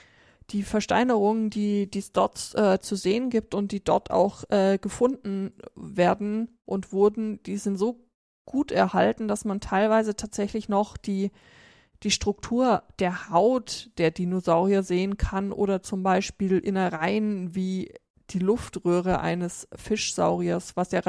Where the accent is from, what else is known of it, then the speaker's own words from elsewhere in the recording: Southern Germany, Germany; den Süden Deutschlands, da wo ich herkomme